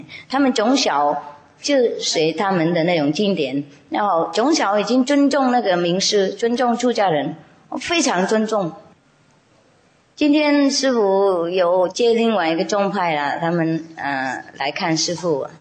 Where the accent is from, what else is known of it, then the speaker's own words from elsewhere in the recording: Vietnam; 然后我们越南人也是这样子，把它露右手出来